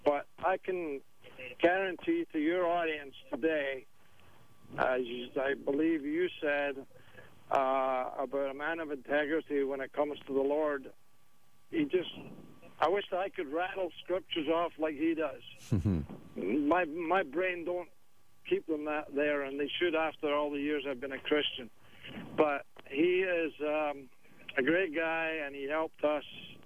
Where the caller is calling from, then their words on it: Welland, Ontario, Canada; And I'm really from Welland, as you know, now.